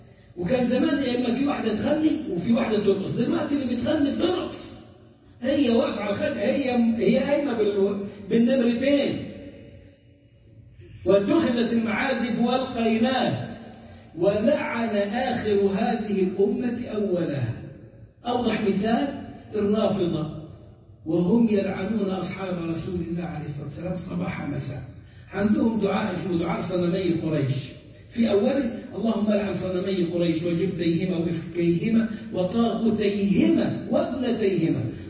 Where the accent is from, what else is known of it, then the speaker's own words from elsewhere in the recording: Egypt; ودي حصلت عندنا في مصر في التسعينات